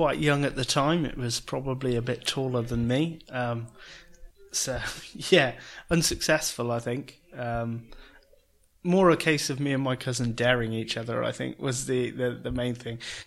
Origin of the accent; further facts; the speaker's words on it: Gloucester, South West England, United Kingdom; My family's originally from Treadworth and Barton, but I originally come from Longlevens, although I now live in Barton.